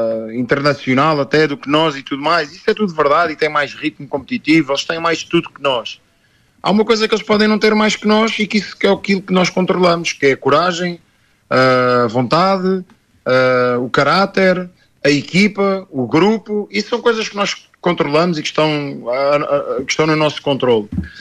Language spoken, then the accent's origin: Portuguese; Portugal; E eu, como típico português, não é?